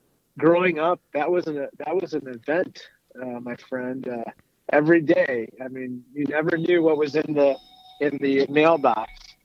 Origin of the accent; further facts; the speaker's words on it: Peoria, Illinois, United States; Actually, I grew up in Peoria, Illinois, and that was thought to be kind of ground zero for the heartland of America.